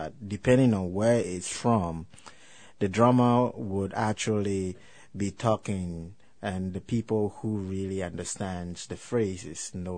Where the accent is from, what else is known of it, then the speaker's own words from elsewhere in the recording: Ghana; for instance, I'm from Ghana. We're from Ghana.